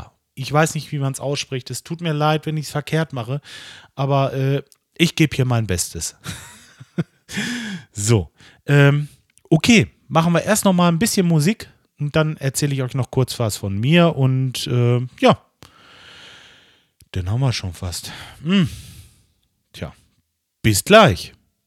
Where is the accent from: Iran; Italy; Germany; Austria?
Germany; North Rhine-Westphalia; ich komme aus Ostwestfalen-Lippe extra nach unten nach Frankfurt gefahren